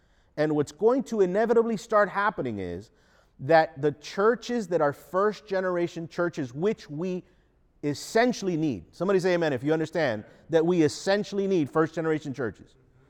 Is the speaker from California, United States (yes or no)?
no; New York City, New York, United States; born there; I was born in New York City. My mom is from Cuba and my father's from Guatemala, Central America. And I was born in New York City.